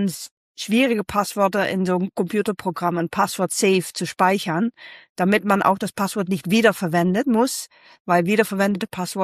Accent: Netherlands; ich komme ursprünglich aus den Niederlanden.

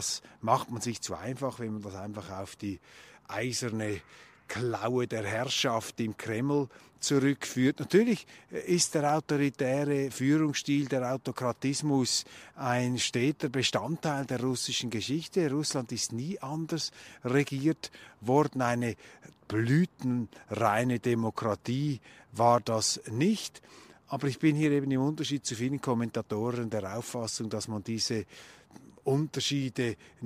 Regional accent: Switzerland; auch mit mir als Schweizer offensichtlich, ging das einigermaßen gut vonstatten.

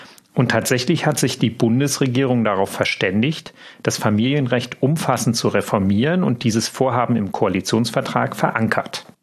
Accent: Leipzig, Saxony, Germany; ich komme aus Leipzig

